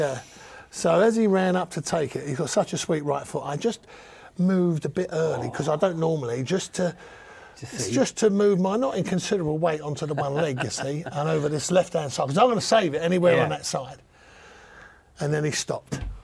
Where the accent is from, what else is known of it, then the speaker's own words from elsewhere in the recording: London, United Kingdom; accent: Cockney; I'm a Cockney builder.